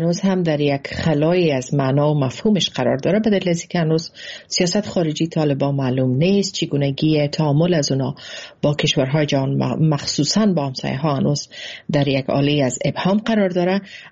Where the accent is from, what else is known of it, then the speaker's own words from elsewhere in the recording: Afghanistan; ما افغان هستیم که شکست خوردیم